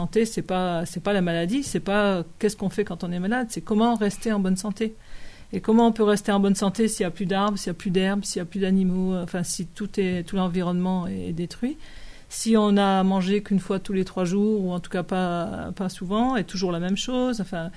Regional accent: Grenoble, Auvergne-Rhône-Alpes, France; Moi, je suis grenobloise d'origine.

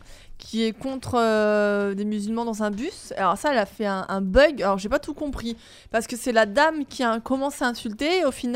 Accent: France; je suis française. Ouais. À la rigueur, un petit peu l'Italie parce que j'ai de la famille italienne, donc on va dire France-Italie.

